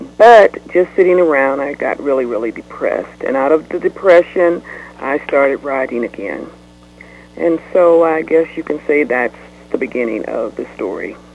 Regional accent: Waterloo, Iowa, United States; small metropolis, called Waterloo, Iowa. I am very proud to be from Iowa. One thing I can say about my home state

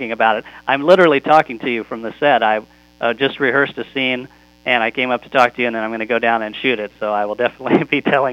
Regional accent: Topeka, Kansas, United States; Yeah, I'm originally from Topeka, Kansas, and went to the University of Kansas.

